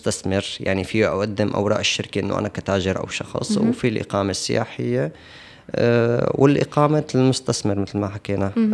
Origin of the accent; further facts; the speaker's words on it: Syria; moved away; إحنا كسوريين متمركز في مناطق بشكل جماعي